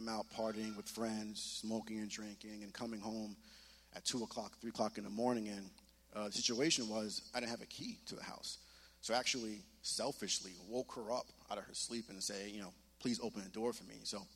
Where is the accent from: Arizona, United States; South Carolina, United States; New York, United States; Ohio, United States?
New York, United States; Elmont; also born or lived in Brooklyn; I was born in Brooklyn, winter of 85, and my parents moved me, my brother, my sister to Elmont, Long Island in 1990.